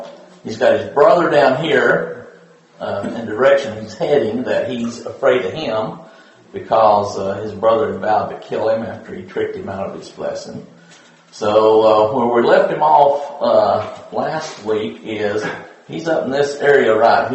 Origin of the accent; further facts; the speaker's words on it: Southern United States, United States; But I'm from the South, so Laban's easy for me to say.